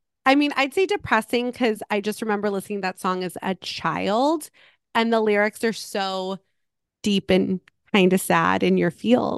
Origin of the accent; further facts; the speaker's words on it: Malibu, California, United States; I grew up in Los Angeles, California. I grew up in a beach community in Malibu, and things were great.